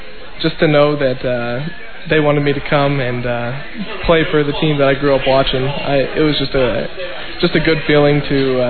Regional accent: Maryville, Missouri, United States; it's a great opportunity to have to grow up in Maryville and see what Bearcat football has meant to everybody

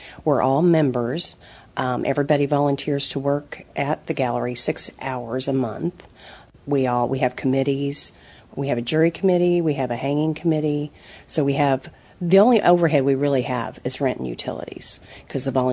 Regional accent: Gallatin, Missouri, United States; and then I'm from Gallatin, so that's about 50 minutes away.

